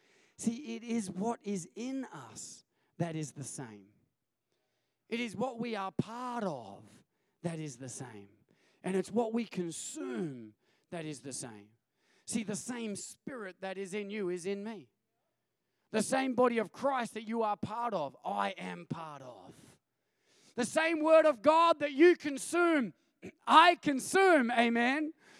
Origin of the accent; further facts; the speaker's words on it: Australia; I was born in Australia and I experienced my upbringing through that Australian lens.